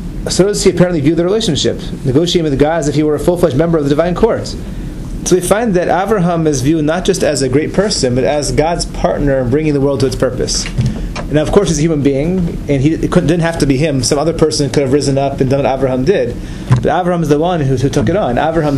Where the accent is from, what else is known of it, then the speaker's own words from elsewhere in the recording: Atlanta, Georgia, United States; This is written by Rabbi Emanuel Feldman, who was my rabbi growing up in Atlanta many years back.